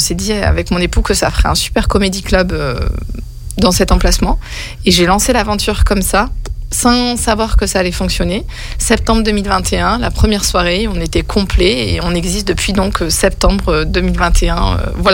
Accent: Valence, Auvergne-Rhône-Alpes, France; born there; now in Grenoble, France; je donne mon nom de scène. Je suis grenobloise depuis plus de 20 ans, parce que je suis née à Valence, mais je suis grenobloise depuis plus de 20 ans.

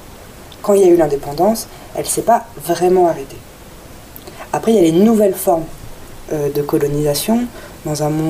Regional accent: France; Je suis née en France, j'ai grandi dans un endroit où il y avait très peu de personnes issues de l'immigration.

